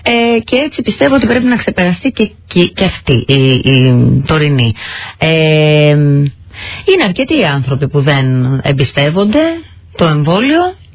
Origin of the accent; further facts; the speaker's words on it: Thessaloniki, Central Macedonia, Greece; Αφού η πόλη μου είναι η Θεσσαλονίκη, δεν θα ήταν ο συνθέτης μου από τη Θεσσαλονίκη?